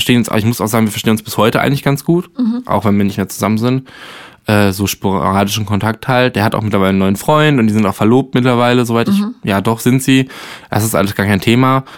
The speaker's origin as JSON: {"language": "German", "town": "Arnsberg", "region": "North Rhine-Westphalia", "country": "Germany", "said": "Also ich komme aus der Nähe von Soest und eher so Arnsberg."}